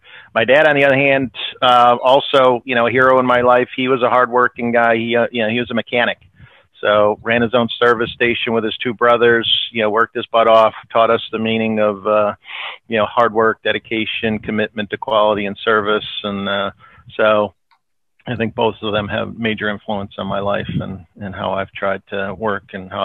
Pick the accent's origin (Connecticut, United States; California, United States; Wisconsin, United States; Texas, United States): Connecticut, United States; He owned a local community pharmacy in the town we grew up in Connecticut.